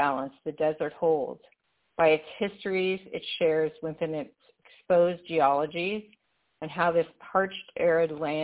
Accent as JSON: {"language": "English", "region": "New England", "country": "United States", "tie": "born or raised there", "said": "These ecotones are like none that I grew up with in New England"}